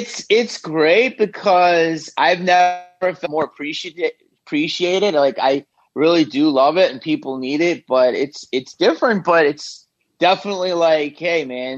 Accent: Upper Darby, Pennsylvania, United States; I'm from Philly. Upper Darby, I don't know, it's right outside of West Philly.

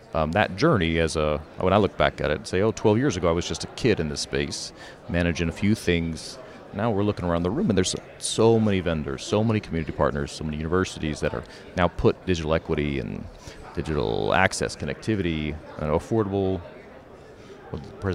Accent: Austin, Texas, United States; now in Houston, United States; Born and raised in Austin, Texas. I feel quite home here in Houston.

